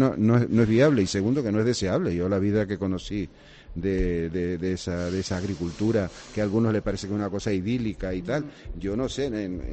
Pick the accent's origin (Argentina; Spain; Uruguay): Spain; Canary Islands; que somos canarios todos, somos, digamos, hermanos